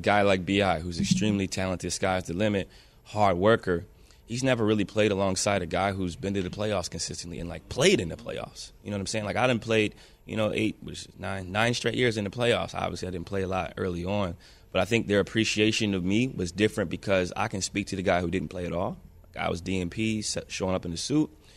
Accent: Ohio, United States; I'm from Ohio. It's cold out there, man.

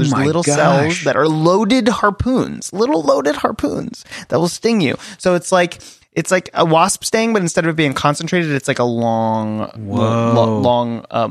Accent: Florida, United States; I was raised in Florida from much of my life

